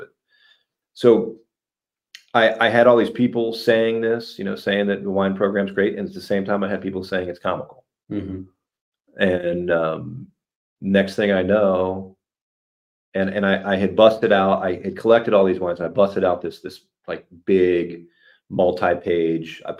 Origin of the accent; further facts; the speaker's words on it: New York, United States; your restaurant is the best, and I know because I'm from New York.